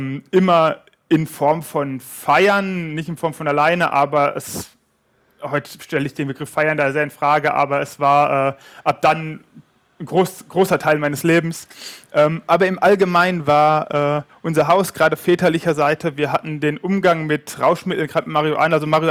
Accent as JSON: {"language": "German", "region": "Odenwald", "country": "Germany", "tie": "born or raised there", "also_born_or_lived": "Gelsenkirchen", "said": "Ja, ich bin in Gelsenkirchen geboren, aber aufgewachsen im tiefen Odenwald, in 300-Mann-Dorf."}